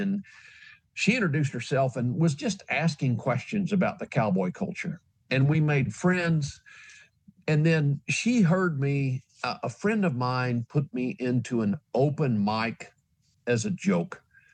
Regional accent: Missouri, United States; born there; I was born in Missouri, and I did not grow up on a ranch.

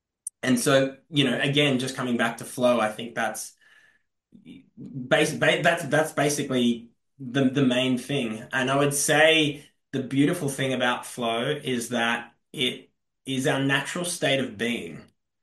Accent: Australia; moved back home to the tiny desert town that I grew up in Australia to live with my mum

